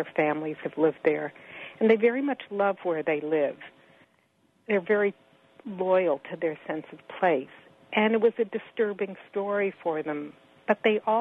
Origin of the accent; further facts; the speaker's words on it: California, United States; And I was born in Los Angeles. I grew up in California.